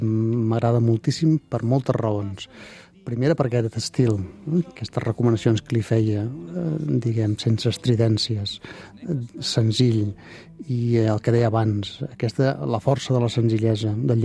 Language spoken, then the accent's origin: Catalan; Barcelona, Catalonia, Spain; jo sempre he viscut al barri de Gràcia.